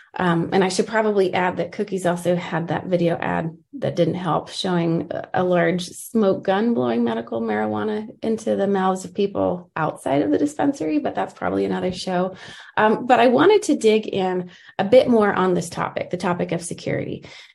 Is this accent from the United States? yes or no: yes; Texas, United States; He's also the managing partner at Sapphire Risk Advisory Group out of Texas, my hometown.